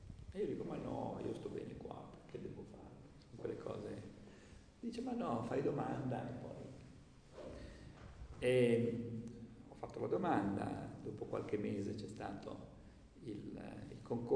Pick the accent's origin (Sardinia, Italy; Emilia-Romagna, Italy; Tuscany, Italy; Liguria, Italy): Liguria, Italy; Savona; io sono di origine ligure, sono nato a Savona. Ho fatto il liceo a Savona